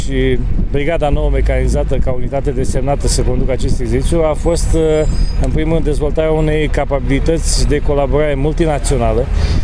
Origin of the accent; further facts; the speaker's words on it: Romania; Dar ne simțim mândri că suntem români la noi acasă